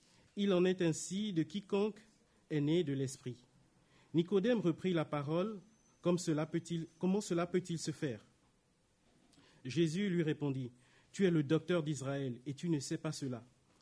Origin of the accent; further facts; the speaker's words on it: Siberia, Russia; En Sibérie, chez nous en Sibérie, tout se fait de manière instantanée.